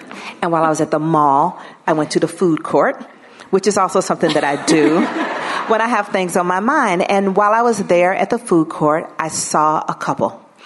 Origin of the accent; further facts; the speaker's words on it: Atlanta, Georgia, United States; The first book is about growing up in Atlanta during the Atlanta child murders. When I was a child in Atlanta, 28 black children were killed, and two of them were students at my elementary school.